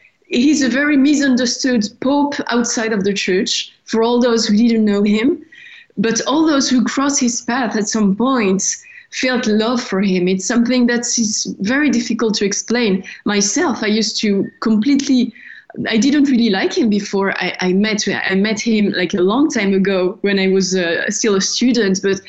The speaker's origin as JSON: {"language": "English", "town": "Paris", "region": "Île-de-France", "country": "France", "said": "And so I was not really a practicing Catholic back then. It was all new for me. I came from Paris. It was a different culture."}